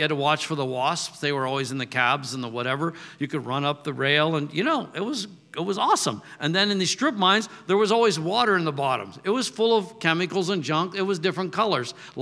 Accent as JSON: {"language": "English", "country": "United States", "said": "Like right here, here's my card. I'm an American, and I can have a lot of opinions and, you know, unverified whatever."}